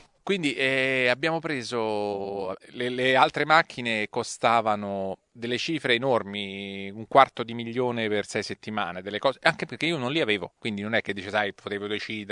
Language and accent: Italian; Rome, Lazio, Italy; born there; tutta Italia tra l'altro tranne Roma, la mia città natale